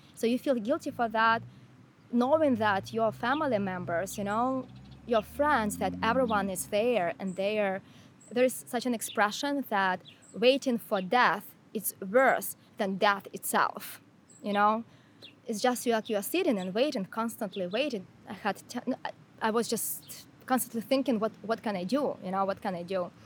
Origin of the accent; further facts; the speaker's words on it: Ukraine; English is a second language; I'm from Ukraine